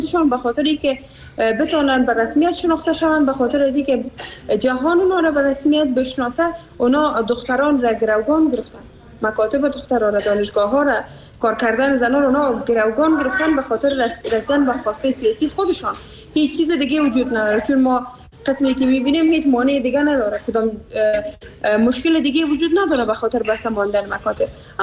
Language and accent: Persian; Afghanistan; ماهایی که بیرون از افغانستان هستیم